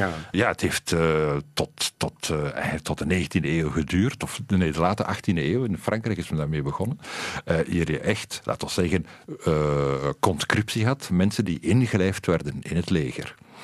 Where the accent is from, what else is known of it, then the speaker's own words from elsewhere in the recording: Ghent, Flanders, Belgium; Ik ben van Gent.